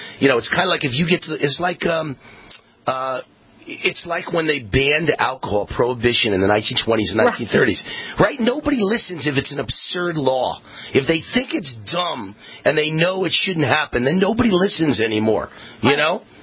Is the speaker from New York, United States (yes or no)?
yes; New York, United States; I grew up in Westchester and spent a lot of time in Long Island